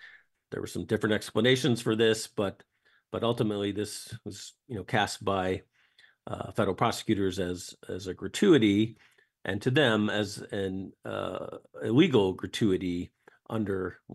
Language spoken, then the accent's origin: English; Illinois, United States; also born or lived in Louisiana; And I can say I've lived in Illinois. I grew up in Illinois. I've lived in Louisiana.